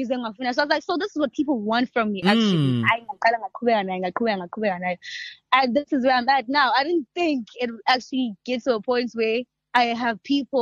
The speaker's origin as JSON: {"language": "English", "town": "Pietermaritzburg", "region": "KwaZulu-Natal", "country": "South Africa", "tie": "born or raised there", "said": "from Pietermaritzburg. I was born and bred in Pietermaritzburg. Ngifunde Alex High. I matriculated there as well. I'm currently studying at DUT."}